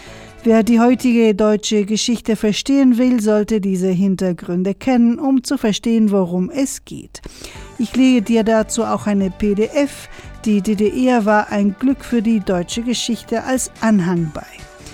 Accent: Argentina; also bei uns in Argentinien ist das alles immer entweder schwarz oder weiß

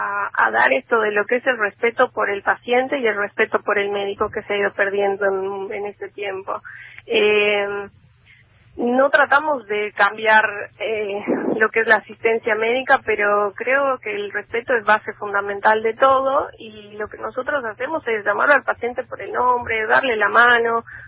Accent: La Paz, Bolivia; now in Argentina; Yo soy de Bolivia, de La Paz.

